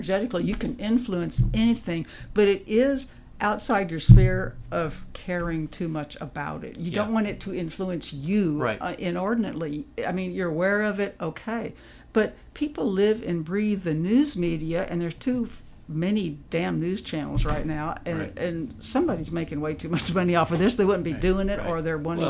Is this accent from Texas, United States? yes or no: yes; Houston, Texas, United States; I remember I grew up in Houston, so you know you had a lot of frantic frenzy there.